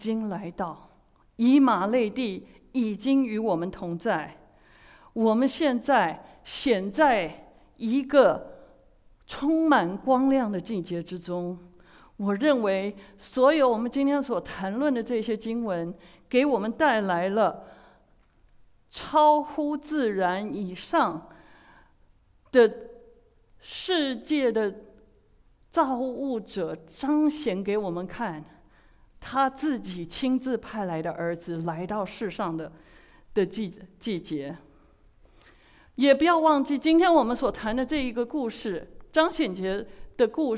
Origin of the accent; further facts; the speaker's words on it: China; 我们中国人提到新年新希望，时常想到的是对外在得到的盼望